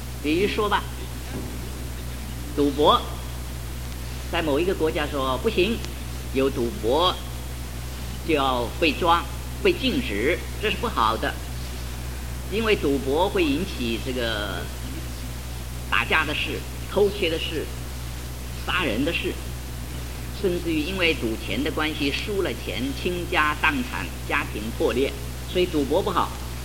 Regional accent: China; 我们现在说一点我们中国人的伦理，中国人伦理一般说起来是很健全的。

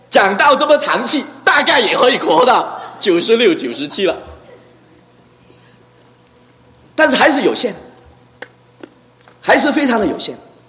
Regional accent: China; 我们中国人最喜欢吃，你花了多少时间吃东西？

